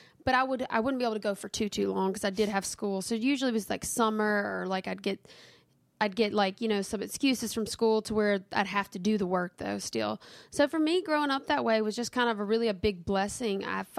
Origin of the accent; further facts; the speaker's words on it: Kentwood, Louisiana, United States; now in Hammond, United States; Yes, I'm from Kentwood, but I live in Hammond, Louisiana now.